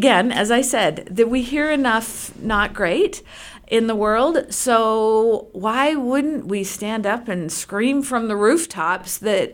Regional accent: Canada; Because we are very Canadian, elbows up, we don't toot our own horns often.

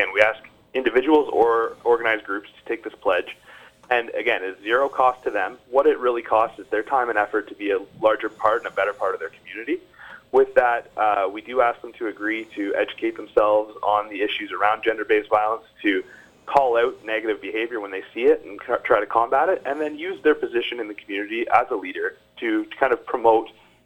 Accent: Ontario, Canada; I'm from Huron County originally, but when I spent my time in Perth, I spent a lot of time with that rugby club.

